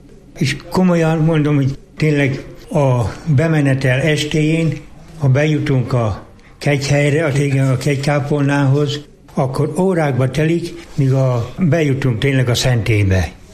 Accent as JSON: {"language": "Hungarian", "country": "Hungary", "said": "kiderült, hogy magyar vagyok"}